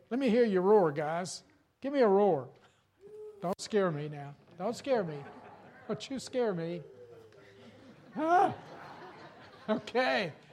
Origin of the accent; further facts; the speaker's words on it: Danville, Virginia, United States; I'd finished the University of Richmond. I grew up on a tobacco farm up near Danville, Virginia. Went off to University of Richmond. And then out to Louisville, Kentucky for graduate school